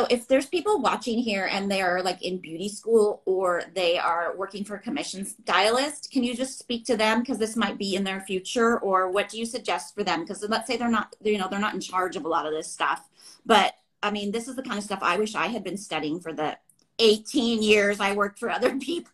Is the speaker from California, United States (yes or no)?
yes; California, United States; I'm from California, but people are always like, are you from the East Coast?